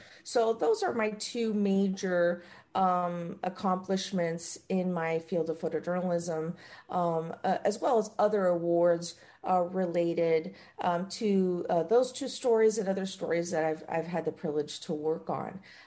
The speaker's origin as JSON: {"language": "English", "country": "United States", "tie": "born there", "said": "So I am Cuban American, first generation, born here in the United States. Both my parents came from the island of Cuba, in the Caribbean, but my family history traces all the way back to the Canary Islands in Spain"}